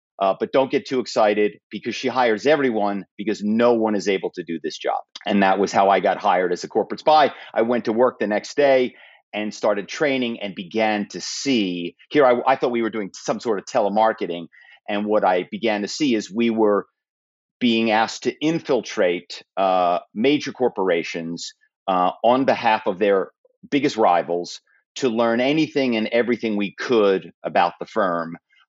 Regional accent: Philadelphia, Pennsylvania, United States; I grew up in Philadelphia, and my family is very well known in the automobile business.

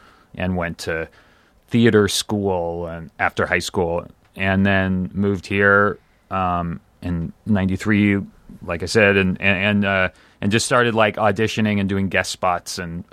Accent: Germany; moved away; I'm actually 100% German. I was born and raised in Germany

